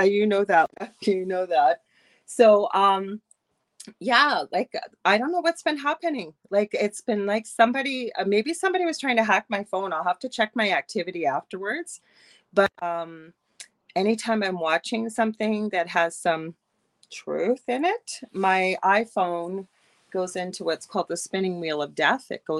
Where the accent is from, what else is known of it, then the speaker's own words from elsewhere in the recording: Canada; I'm the host of the Angel Rock here. I'm Canadian.